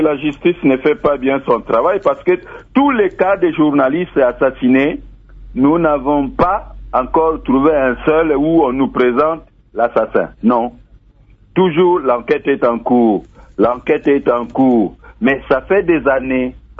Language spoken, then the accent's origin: French; DR Congo; nous sommes Congolais